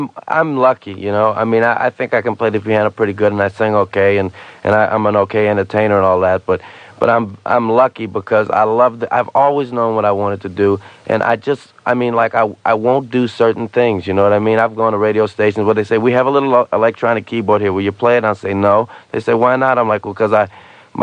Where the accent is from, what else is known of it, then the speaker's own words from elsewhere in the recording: New Orleans, Louisiana, United States; Man, I come from the Crescent City, man.